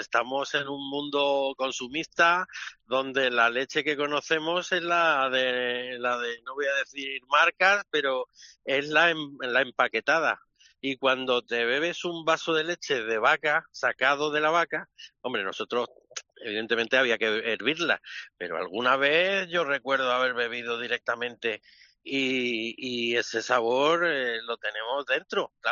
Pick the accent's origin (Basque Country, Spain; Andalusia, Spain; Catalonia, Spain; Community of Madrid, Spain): Community of Madrid, Spain; Collado Mediano; Yo siempre me considero de Collado Mediano. A mí me hablan y yo soy de Madrid, yo soy de Collado Mediano, concretamente. Entonces, yo llevo Collado Mediano muy dentro de mi corazón y muy dentro de mi mente también.